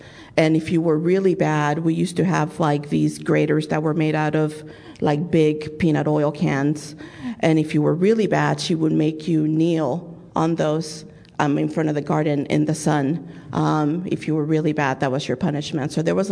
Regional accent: Dominican Republic; born there; English is a second language; And you may hear a little bit of an accent. I was born in the Dominican Republic.

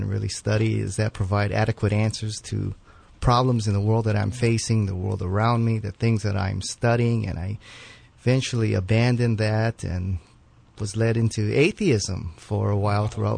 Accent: Hawaii, United States; I grew up in the Nu'uanu Valley, grew up in a Japanese home. So, of course, I was exposed to Buddhist the background and Buddhist teachings.

